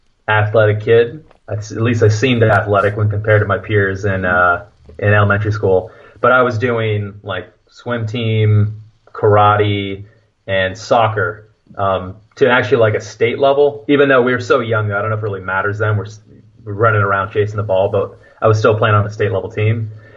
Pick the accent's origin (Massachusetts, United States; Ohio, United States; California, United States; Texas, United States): California, United States; Simi Valley; also born or lived in Fresno; I was born around Fresno and moved down to Simi Valley when I was at the age of five.